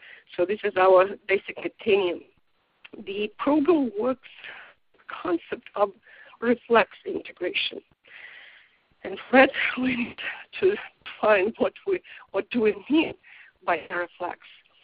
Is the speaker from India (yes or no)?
no; Russia; accent: Russian English; English is a second language; My English still is Russian English. I'm originally from Russia.